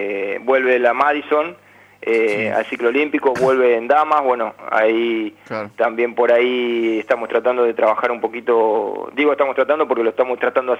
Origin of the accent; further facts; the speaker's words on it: Argentina; los países, que como Argentina nos preparamos para ganar la mayor cantidad de medallas